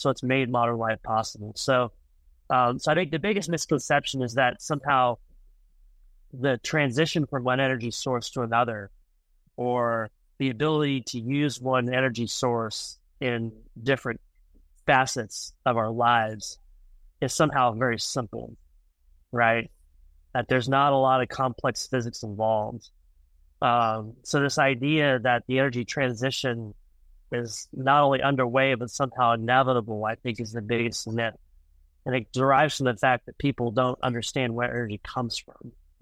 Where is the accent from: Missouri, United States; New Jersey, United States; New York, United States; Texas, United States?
Texas, United States; Midland; Yeah, so I grew up in Midland, Texas, kind of the heart of the oil and gas business.